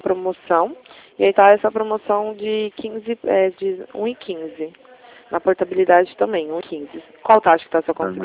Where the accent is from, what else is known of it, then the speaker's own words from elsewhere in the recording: São Paulo, Brazil; Sou do estado de São Paulo.